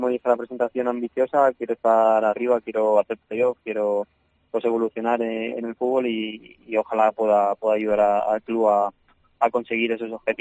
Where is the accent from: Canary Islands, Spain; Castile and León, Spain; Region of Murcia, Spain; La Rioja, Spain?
La Rioja, Spain; Logroño; now in Mallorca, Spain; yo particularmente vengo de Logroño y, bueno, venir aquí a Mallorca pues es un cambio importante